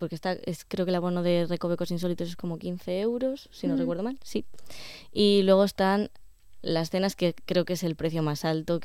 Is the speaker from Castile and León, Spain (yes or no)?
yes; León, Castile and León, Spain; aquí cerca de León, porque yo soy de León